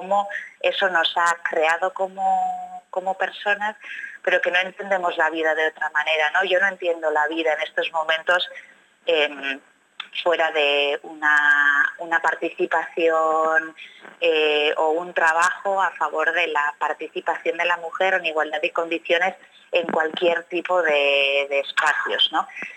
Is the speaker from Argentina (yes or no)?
no; Hondarribia, Basque Country, Spain; del poder decir yo soy de Hondarribi, ¿no?